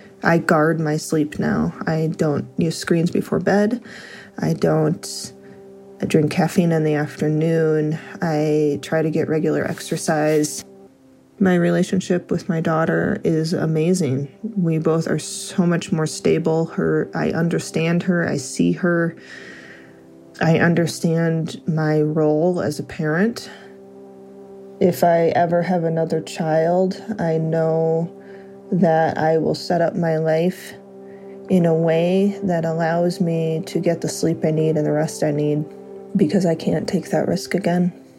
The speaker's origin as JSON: {"language": "English", "region": "Idaho", "country": "United States", "said": "I'm from Idaho."}